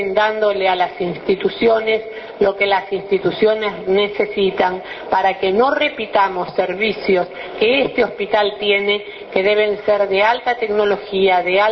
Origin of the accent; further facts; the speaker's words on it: Uruguay; seamos colectivamente como uruguayas y uruguayos